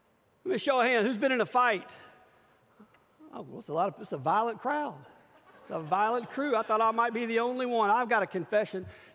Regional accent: Shreveport, Louisiana, United States; still lives in my hometown of Shreveport

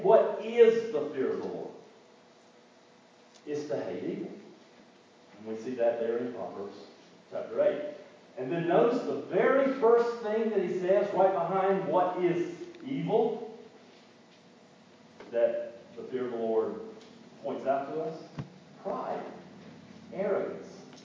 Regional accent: North Carolina, United States; I grew up outside of the University of North Carolina, okay?

